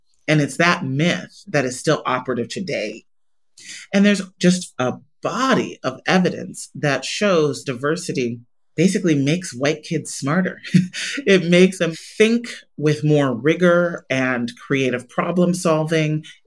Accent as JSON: {"language": "English", "town": "Chicago", "region": "Illinois", "country": "United States", "tie": "born or raised there", "said": "Metropolitan Planning Council in Chicago, my hometown, one of the most segregated cities in the country"}